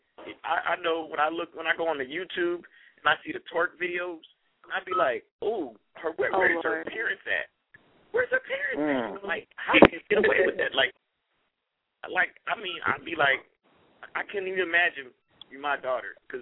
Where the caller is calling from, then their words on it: California, United States; Now, I mean, West Coast Bay Area stand up.